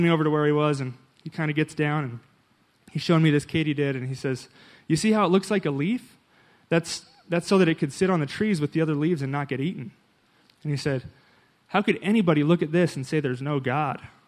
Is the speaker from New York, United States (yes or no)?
no; Magna, Utah, United States; I was raised out in Magna, just a few miles down the road, and I've lived here in Utah my entire life, except for a short time when I lived in Denver, Colorado.